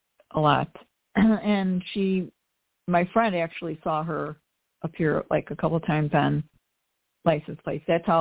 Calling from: Chicago, Illinois, United States; from the Chicago area.

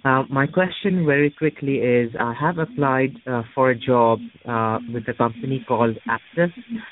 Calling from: England, United Kingdom; I'm calling from England.

